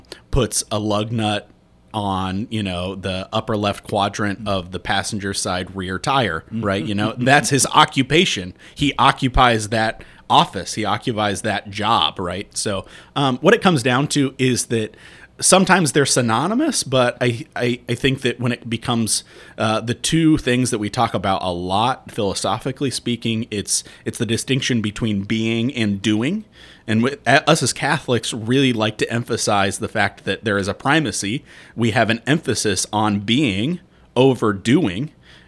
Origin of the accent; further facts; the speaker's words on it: Fishers, Indiana, United States; Well, I grew up in Fishers, Indiana, so it's really odd.